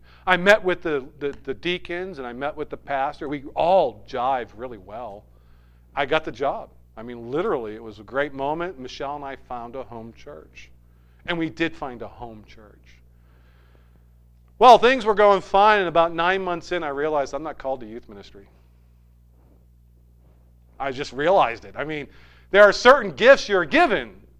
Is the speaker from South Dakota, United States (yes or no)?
no; New Hampshire, United States; we come from New Hampshire. And at that time, there probably was like 15 Southern Baptist churches in the entire state, right?